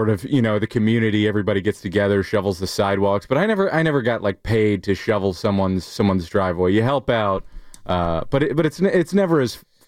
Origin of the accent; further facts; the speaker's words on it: New Jersey, United States; I grew up in New Jersey, and okay.